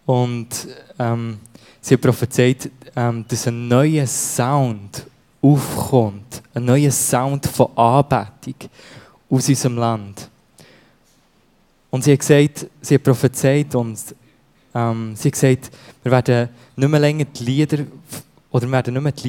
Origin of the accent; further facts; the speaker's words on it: Steffisburg, Bern, Switzerland; bin verheiratet mit dieser wunderbaren Frau hier, mit der Madeleine. Ich bin aufgewachsen in der Gemeinde vor Christus, gerade hier in Steffisburg